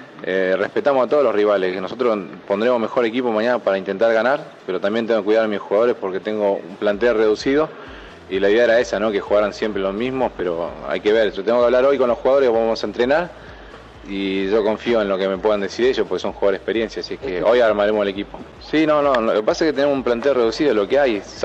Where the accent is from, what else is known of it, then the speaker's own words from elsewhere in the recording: Argentina; also born or lived in Mexico; now in Honduras; Yo soy argentino, fue mucho tiempo en México